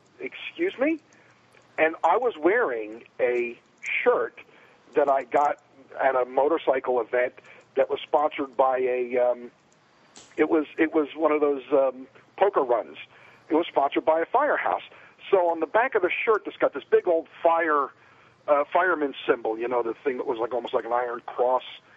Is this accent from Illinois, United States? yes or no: no; New York, United States; I'm like, and I'm a New Yorker where you just don't do that.